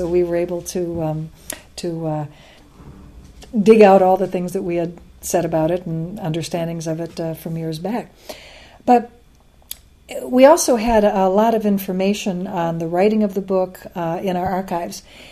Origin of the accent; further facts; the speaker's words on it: Wisconsin, United States; which I'm from Wisconsin, so of course I want people to be civilized.